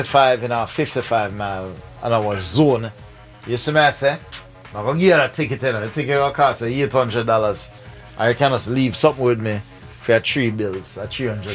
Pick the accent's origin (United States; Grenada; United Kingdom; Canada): Grenada; I come from Wharf in a Grenada and you want to clear it.